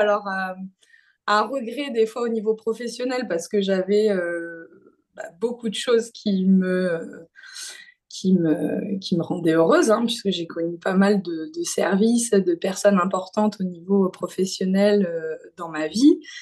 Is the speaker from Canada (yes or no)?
no; Nice, Provence-Alpes-Côte d'Azur, France; je suis niçoise, j'ai fait mes études à Marseille, donc je suis restée 9 ans à Marseille et je suis depuis 2015 arrivée à Paris